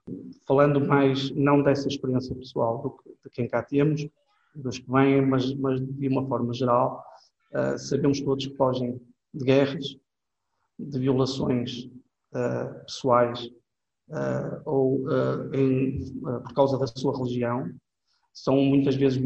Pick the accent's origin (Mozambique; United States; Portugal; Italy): Portugal; Como bons portugueses, obviamente acolhemos bem